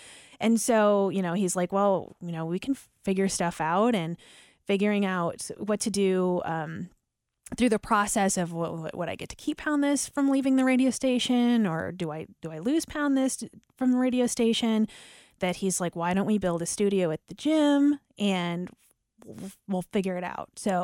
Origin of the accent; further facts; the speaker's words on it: St. Louis, Missouri, United States; There was a morning show I grew up listening to in St. Louis, and I just felt like they were my friends.